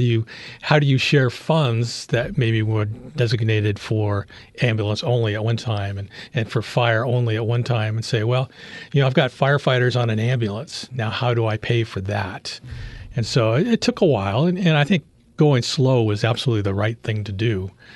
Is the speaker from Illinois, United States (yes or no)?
no; Washington, United States; also born or lived in Colorado; But my wife and I, Diane, we grew up in Washington State, and that's where our families were.